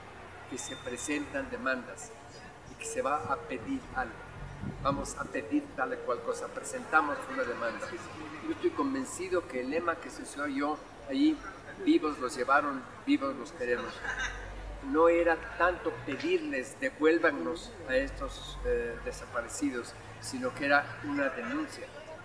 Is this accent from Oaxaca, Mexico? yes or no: yes; Oaxaca, Mexico; los que venimos de Oaxaca